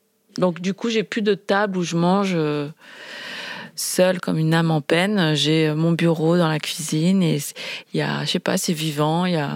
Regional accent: France; Je suis née en France.

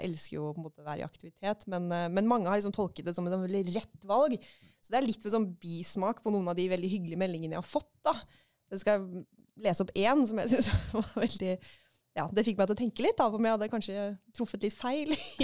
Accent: Rogaland, Norway; for det hadde aldri vært nok hjemme I Rogaland. Og som Rogalands representant

